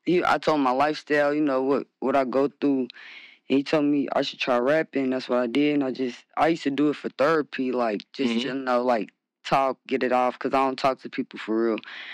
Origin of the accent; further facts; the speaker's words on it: Baton Rouge, Louisiana, United States; also born or lived in Kentucky; Yeah, from Baton Rouge, like, I don't know how to exp